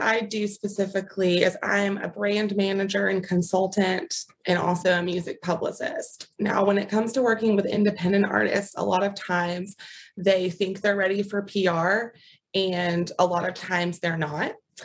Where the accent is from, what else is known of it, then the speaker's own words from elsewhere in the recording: Biloxi, Mississippi, United States; now in Nashville, United States; I moved from the Gulf Coast of Mississippi in a town called Biloxi is where I grew up. My folks and family are still down there.